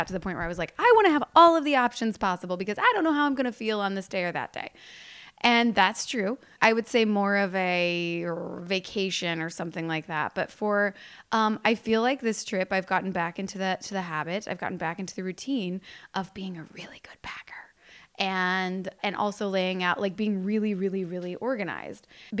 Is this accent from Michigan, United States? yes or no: no; Kentucky, United States; I grew up in Kentucky.